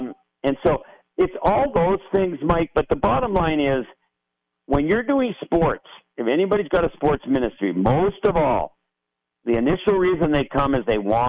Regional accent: Moose Jaw, Saskatchewan, Canada; born there; I was up in Moose Jaw near my hometown. I was born in Moose Jaw.

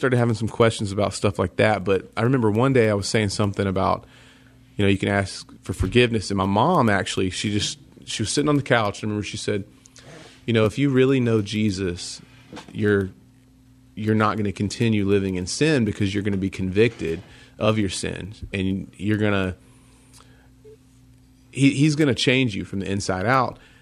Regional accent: Southern United States, United States; I grew up in the South where everybody thinks they're Christian just because it's the Bible Belt.

